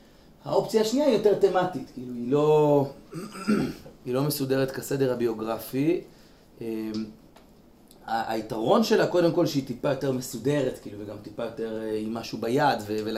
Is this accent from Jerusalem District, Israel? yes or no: yes; Jerusalem, Jerusalem District, Israel; גדלתי במקור חיים